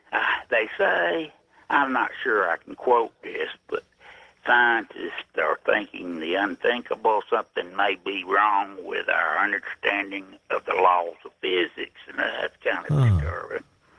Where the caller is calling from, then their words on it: Chattanooga, Tennessee, United States; Yeah, I'm from Chattanooga, Tennessee.